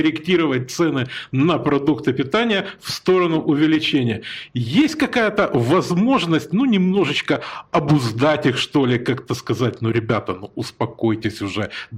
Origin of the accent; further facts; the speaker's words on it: Crimea, Ukraine; я крымчанин, который здесь жил и до 2014 года. Но вот у нас в Крыму